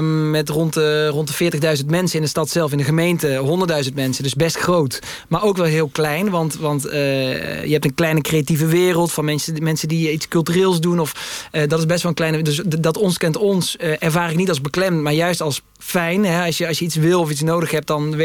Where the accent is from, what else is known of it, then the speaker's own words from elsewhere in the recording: Tegelen, Limburg, Netherlands; Zoals Huub Stapel nu ook praat, die ook uit Tegelen komt.